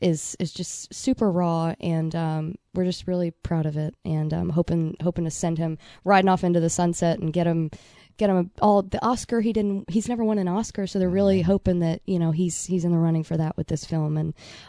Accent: West Palm Beach, Florida, United States; I'm from West Palm Beach, Florida originally.

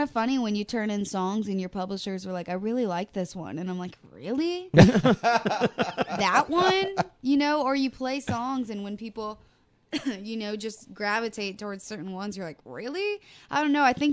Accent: Iowa, United States; But I grew up in Iowa, and my house was like in the middle of a cornfield, and I went to a high school that everyone called Cow Pie High.

